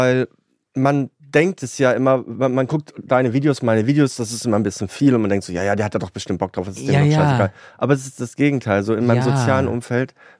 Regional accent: Lower Saxony, Germany; Ich komme aus Friesland, das war Plattdeutsch.

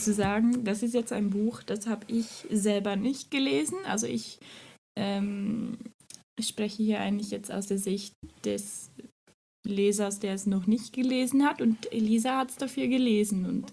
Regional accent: Switzerland; Ich komme aus der Schweiz.

